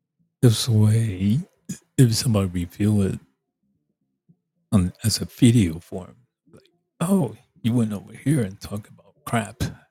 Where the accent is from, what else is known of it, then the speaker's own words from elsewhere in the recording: Taiwan; It was on the TV when I grew up in Taiwan. We get Japanese channels coming in.